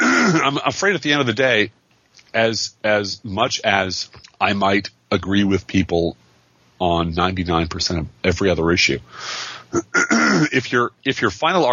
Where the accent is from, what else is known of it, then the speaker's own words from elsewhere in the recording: United States; And granted, I think as an American, we have a special responsibility to be better than everyone else because we are more privileged